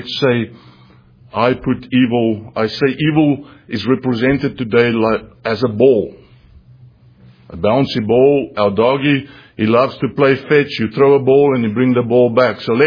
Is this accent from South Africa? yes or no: yes; South Africa; When we grew up in South Africa, I never really saw in the movies, again, like the yellow bus we saw in the movies about Halloween.